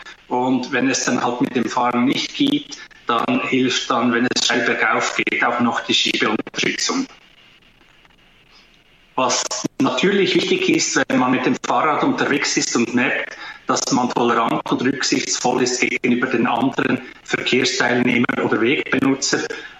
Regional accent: Wangen an der Aare, Bern, Switzerland; Ich komme aus der Schweiz, aus Wangen an der Aare. Das ist zwischen Bern, Basel und Zürich ziemlich genau in der Mitte gelegen. Eine schöne Stadt, welche am Jura-Südfuss ist im Mittelland

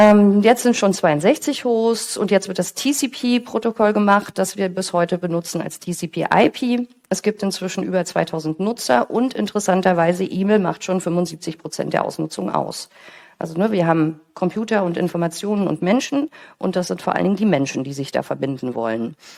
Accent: Germany; now in Switzerland; Ich bin geboren und aufgewachsen am Bodensee, lebe inzwischen auf der Schweizer Seite des Bodensees.

